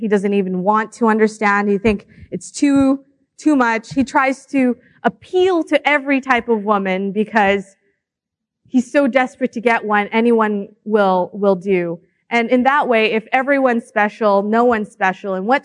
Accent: Canada; And as a Canadian, that's a little bit annoying

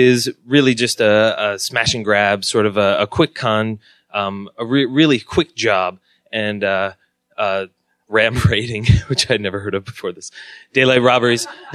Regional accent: Philadelphia, Pennsylvania, United States; And I come from Philadelphia, but I have Italian roots in Sicily, which is really the old country.

